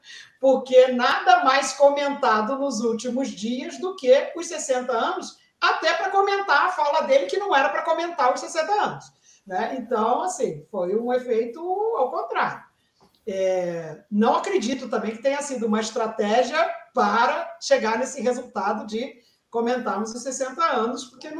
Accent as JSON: {"language": "Portuguese", "country": "Brazil", "said": "E isso nós somos brasileiros, não estamos na Alemanha, né?"}